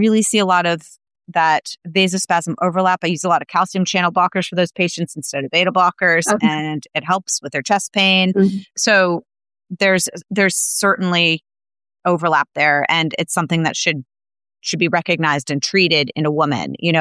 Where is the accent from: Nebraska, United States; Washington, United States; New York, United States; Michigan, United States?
New York, United States; So I'm from New York. I went to Emory for medical school.